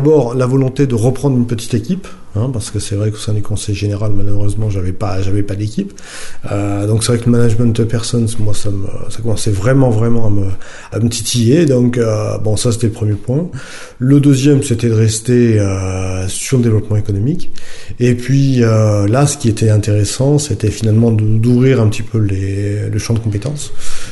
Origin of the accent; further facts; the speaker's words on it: Île-de-France, France; moved away as an adult; now in Bayonne, France; Donc moi j'ai 44 ans, je suis marié, j'ai une fille de bientôt 15 ans. Je suis de la région parisienne. J'ai débarqué à Bayonne en 93.